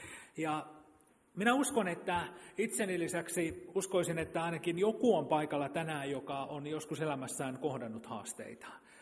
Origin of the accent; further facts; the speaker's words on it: Kauhajoki, South Ostrobothnia, Finland; mä oon Kauhajoelta kotoisin, niin sieltä jollain bussiyhteyksillä tulin tänne